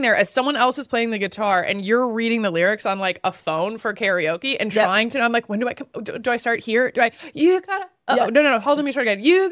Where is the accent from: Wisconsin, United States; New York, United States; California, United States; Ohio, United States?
Wisconsin, United States; This is like, it reminds me of like growing up in Wisconsin, like our neighbors were always bopping around.